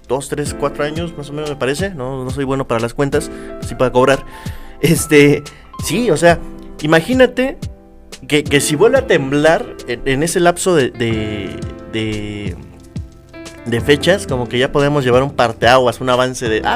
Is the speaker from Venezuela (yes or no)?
no; Mexico; digo somos porque yo también lo he hecho, de decir, México, pues sí, tiene sus cosas